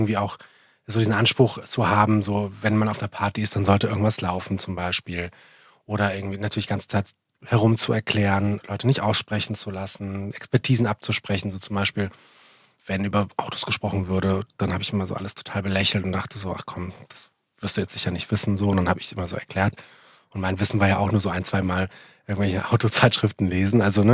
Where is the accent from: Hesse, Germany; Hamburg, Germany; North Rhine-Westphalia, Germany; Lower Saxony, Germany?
Hesse, Germany; ich komme aus Mittelhessen